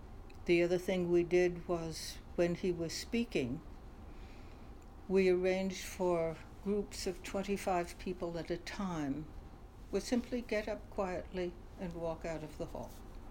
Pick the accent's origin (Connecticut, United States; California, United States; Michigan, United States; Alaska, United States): Connecticut, United States; New Haven; Oh, my childhood was very different because I grew up in New Haven, Connecticut, mm-hmm. college town